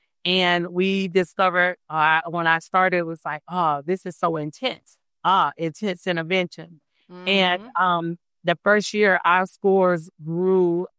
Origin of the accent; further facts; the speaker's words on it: Alabama, United States; now in Wisconsin, United States; So I'm originally from Alabama. I'm here by way of my husband.